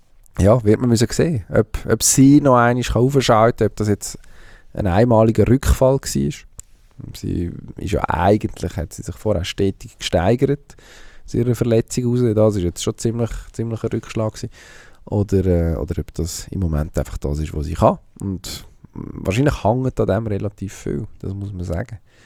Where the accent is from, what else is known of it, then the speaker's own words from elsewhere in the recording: Switzerland; das wissen wir ja als Schweizer auch gut